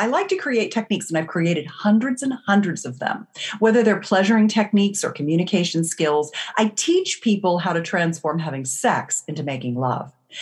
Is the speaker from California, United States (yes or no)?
yes; California, United States; I come from the Silicon Valley of California